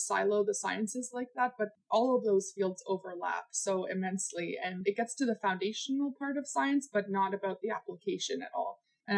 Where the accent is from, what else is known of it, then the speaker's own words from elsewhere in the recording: Niagara Falls, Ontario, Canada; I grew up in Niagara Falls in a very international family. We traveled a lot